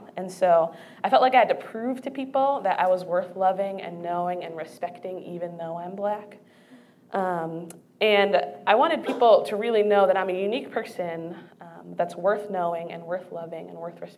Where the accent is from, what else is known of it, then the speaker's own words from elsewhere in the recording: Pennsylvania, United States; You see, I grew up in Berks County, Pennsylvania, rural farmland, and I was definitely the minority in the area.